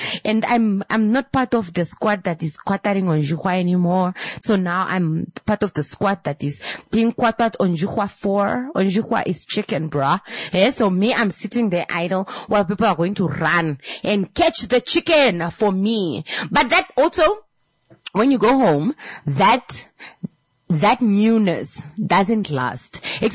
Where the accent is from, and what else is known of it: Namibia